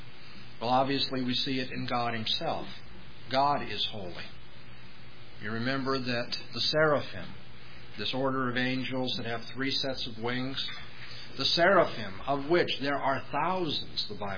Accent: California, United States; Now, I come from Southern California, from an urban area.

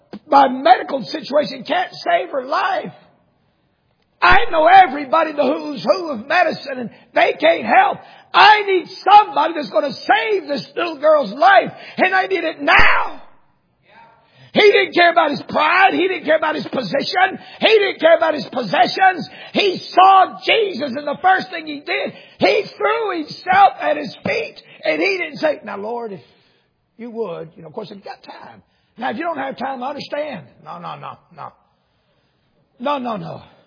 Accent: Peru; also born or lived in Dallas, United States / Houston, United States; now in United States; The Americans, and I'm one too. I was born in Dallas, Texas. I was raised in Peru, but I always considered Houston home

